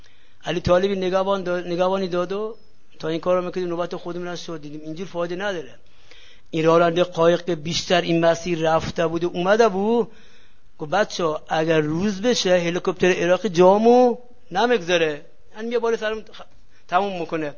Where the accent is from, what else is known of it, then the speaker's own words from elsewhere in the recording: Yazd, Iran; گفتیم بابا ما بچه یزدیم